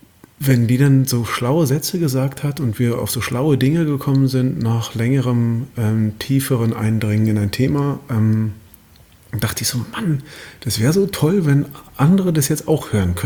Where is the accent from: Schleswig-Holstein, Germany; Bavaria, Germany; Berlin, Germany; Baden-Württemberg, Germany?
Berlin, Germany; Aber eigentlich komme ich ja aus Berlin.